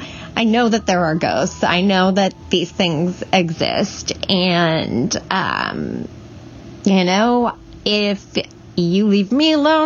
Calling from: Twin Cities, Minnesota, United States; I am recording this from the Twin Cities area of Minnesota. Originally, I am from a very, very rural area in another Midwestern state.

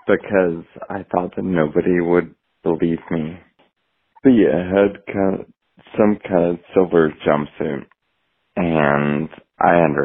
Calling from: Portland, Oregon, United States; I'm calling from Portland, Oregon.

